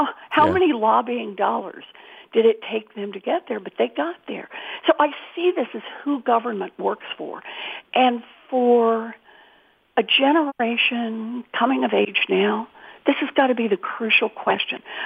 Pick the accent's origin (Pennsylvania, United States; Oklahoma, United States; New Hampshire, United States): Oklahoma, United States; I was born and raised in Oklahoma. All three of my older brothers are now back in Oklahoma.